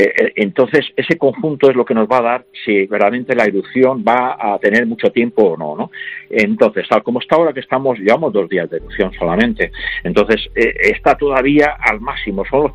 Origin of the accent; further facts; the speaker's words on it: Salamanca, Castile and León, Spain; accent: Salamanca; moved away as an adult; now in Canary Islands, Spain; Yo, bueno, soy de Salamanca, pero llevo 40 años viviendo